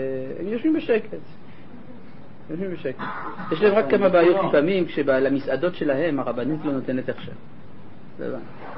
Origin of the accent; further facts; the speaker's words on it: Jerusalem, Jerusalem District, Israel; אנחנו ירושלמים, אנחנו יודעים.